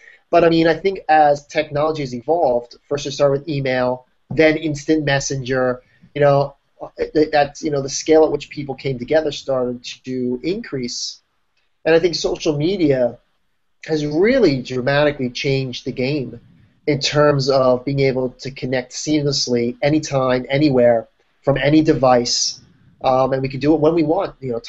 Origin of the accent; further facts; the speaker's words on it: New Jersey, United States; moved away as an adult; now in New York, United States; Born and raised, but now I'm a New Yorker.